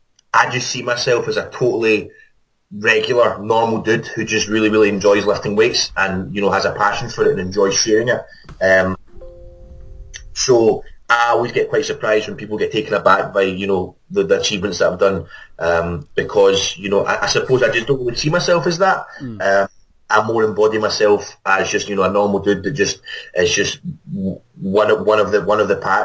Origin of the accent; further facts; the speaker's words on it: Glasgow, Scotland, United Kingdom; I am from Glasgow, Scotland.